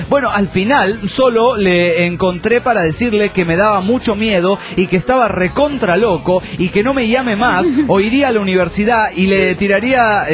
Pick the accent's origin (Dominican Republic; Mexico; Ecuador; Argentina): Mexico; de México.